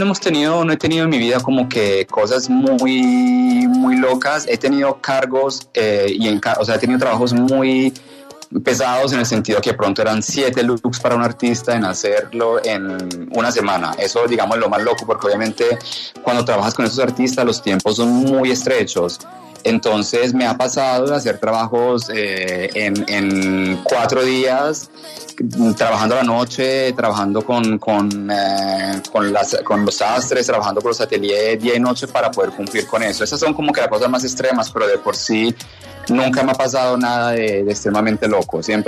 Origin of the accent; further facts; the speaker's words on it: Colombia; also born or lived in Italy; el ser colombiano, yo, por más que yo crecí en Italia, yo soy orgullosamente colombiano.